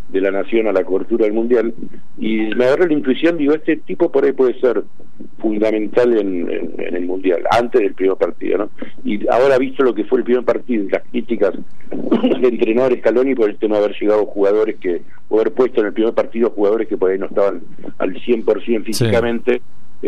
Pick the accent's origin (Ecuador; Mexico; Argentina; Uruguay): Argentina; tan famosos que somos nosotros los argentinos en fútbol